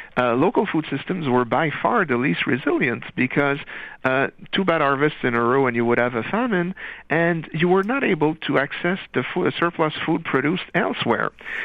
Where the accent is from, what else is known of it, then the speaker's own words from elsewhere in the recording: Canada; I mean, local producers, and I'm again speaking as a Canadian here, are dying to sell to the U.S.